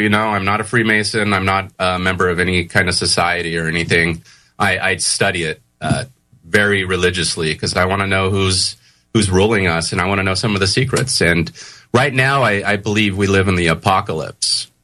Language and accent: English; California, United States; growing up in Southern California in not the greatest of neighborhoods.